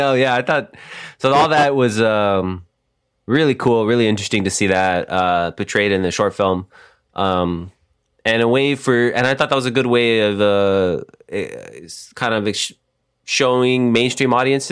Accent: Texas, United States; It's something we're from Texas and we live close to Mexico.

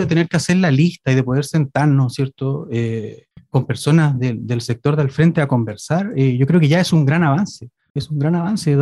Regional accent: north, Chile; yo crecí en el norte, ¿cierto? Tú decías, yo nací en Iquique, viví muchos años en Arica

